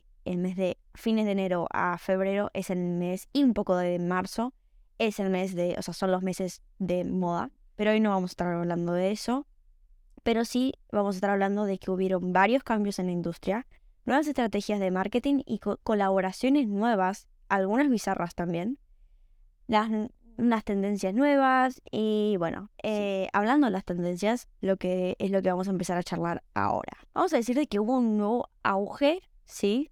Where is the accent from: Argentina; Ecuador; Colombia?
Argentina; now in Barcelona, Spain; me cambié de país, ahora vivo, antes era, bueno, soy de Argentina y me vine para Barcelona